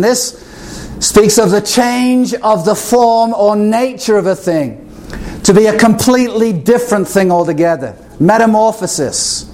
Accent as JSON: {"language": "English", "region": "Texas", "country": "United States", "said": "I'm from Texas and we're real men."}